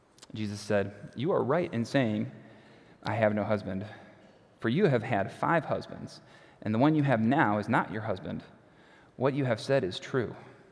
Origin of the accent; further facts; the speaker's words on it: Prospect Heights, Illinois, United States; I grew up in Prospect Heights, which is nearby, and we had well water.